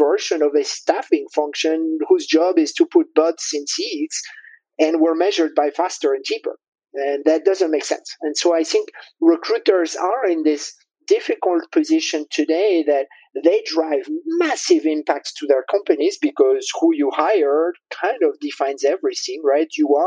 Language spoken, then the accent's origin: English; France; moved away as an adult; also born or lived in Prague, Czechia; And I was born and raised in France, and there weren't a lot of entrepreneurial opportunities in France at the time.